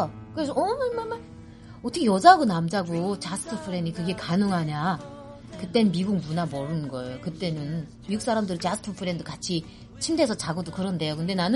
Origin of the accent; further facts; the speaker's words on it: North Korea; now in United States; 나는 이제 이북 사람이고 나는 지금도 엄마가 보고 싶고 나는 엄마 떠나고 싶지 않았는데 어떻게 내가 엄마를 떠나서 내가 미국까지 오게 됐었고